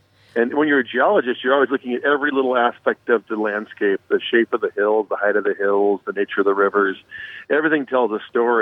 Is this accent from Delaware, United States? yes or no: no; Seattle, Washington, United States; But I'm from Seattle